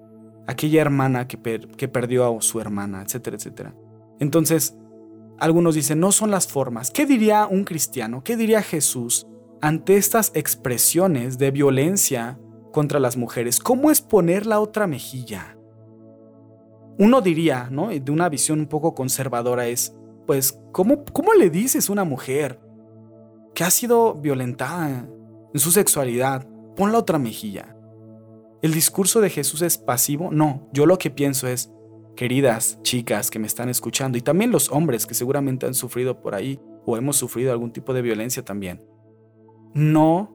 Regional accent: Mexico; Lamentablemente en mi país, en México, cada vez es, de verdad es desagradable

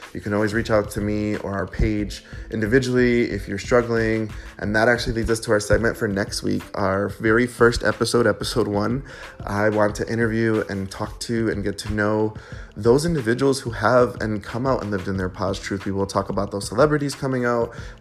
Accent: East Coast, United States; now in Chicago, United States; I grew up on the East Coast. I now am living in the beautiful city of Chicago, Illinois.

